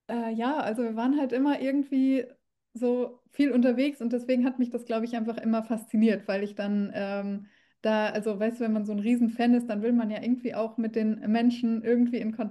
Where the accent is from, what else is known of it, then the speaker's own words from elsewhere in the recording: Paderborn, North Rhine-Westphalia, Germany; ich bin ja in Paderborn groß geworden, eine etwas kleinere Stadt, also jetzt im Vergleich zu Berlin und so weiter.